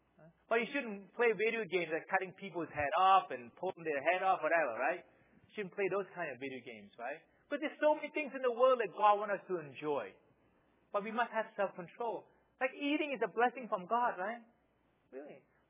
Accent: Boston, Massachusetts, United States; Because I'm from Boston, right? I mean, all the great teams from Boston, right?

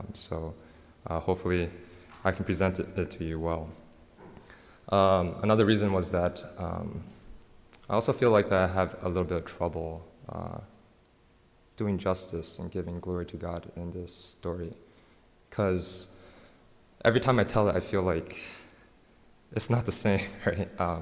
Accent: New Jersey, United States; born there; now in Washington, D.C., United States; I was born in New Jersey, and I eventually went to the University of Illinois for college, and now I'm in the Washington, D.C. area for graduate school.

